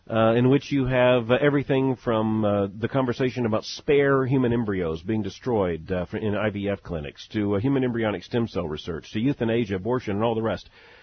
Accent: Louisville, Kentucky, United States; Back in my hometown of Louisville, Kentucky, has my attention.

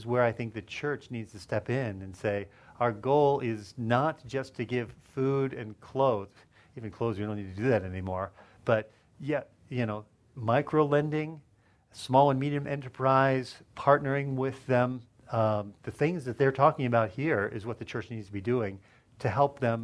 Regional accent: Colorado, United States; And I'm from Colorado. And so the girls are selling lots of cookies.

